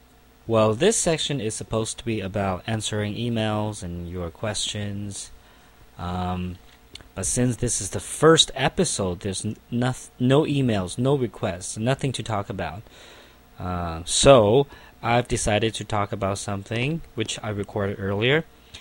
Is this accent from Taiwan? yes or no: yes; Taiwan; English is a second language; I'm an English teacher here in Taiwan, and I'm in Taiwanese.